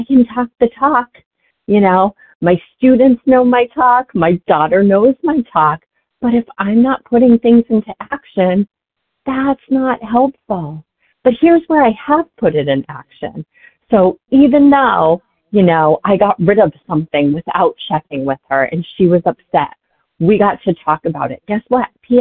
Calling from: Massachusetts, United States; from Massachusetts.

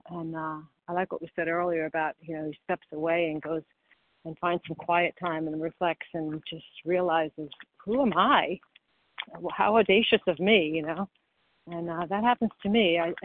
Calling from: New York, United States; from New York.

